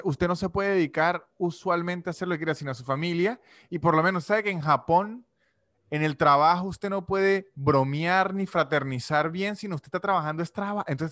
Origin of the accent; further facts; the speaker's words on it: Venezuela; Lo he visto mucho en Argentina y obviamente en Venezuela porque soy venezolano.